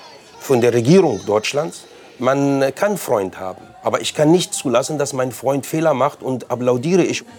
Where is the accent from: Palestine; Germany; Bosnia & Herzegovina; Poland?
Palestine; Wir waren auch schockiert als Palästinenser.